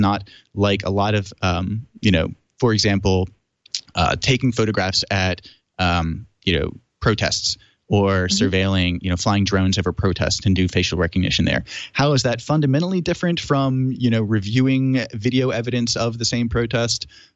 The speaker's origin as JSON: {"language": "English", "region": "Maryland", "country": "United States", "said": "So in my home state, for example, if we slide over to Maryland"}